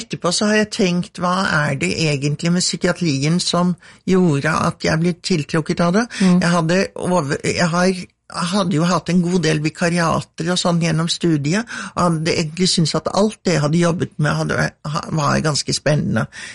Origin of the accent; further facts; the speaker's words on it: Trondheim, Trøndelag, Norway; also born or lived in United States / Oslo / Germany; Jeg vokste opp litt forskjellige steder. Jeg bodde i Trondheim da jeg var barn, men så var vi et år i Amerika, og så flyttet vi til Oslo da jeg ble ung, og så studerte jeg i Tyskland